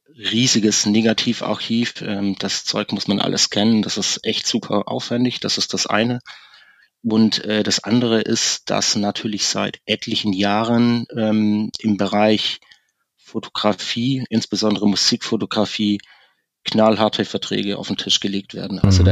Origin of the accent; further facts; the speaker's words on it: Baden-Württemberg, Germany; now in Hamburg, Germany; 46, gebürtiger Schwabe, über Umwege in Hamburg gelandet